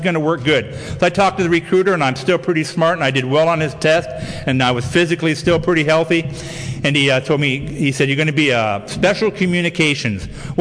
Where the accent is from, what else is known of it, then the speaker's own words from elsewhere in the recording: Downey, California, United States; And they took me to Fort MacArthur, which was in San Pedro. I'm from Downey in San Pedro.